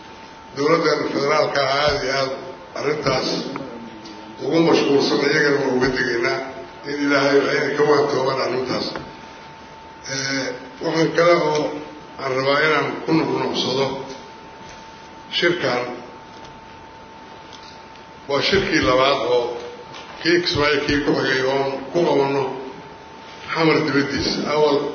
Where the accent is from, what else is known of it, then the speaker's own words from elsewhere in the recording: Galmudug, Somalia; anagu waxaan ahay reer Galmudug